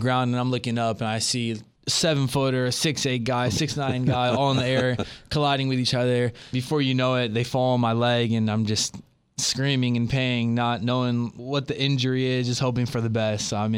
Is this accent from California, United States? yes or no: yes; Los Angeles, California, United States; So born and raised in Los Angeles. My dad is from Beirut, Lebanon, the Middle East, and my mom is from Mexico.